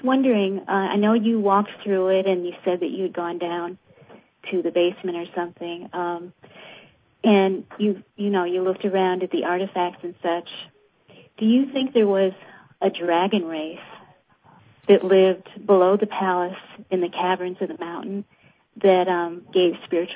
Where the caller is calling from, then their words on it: Fort Lauderdale, Florida, United States; I'm calling from Fort Lauderdale.